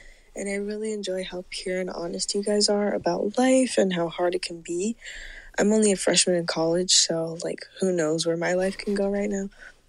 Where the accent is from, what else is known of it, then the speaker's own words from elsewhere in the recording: New York, United States; I'm from New York.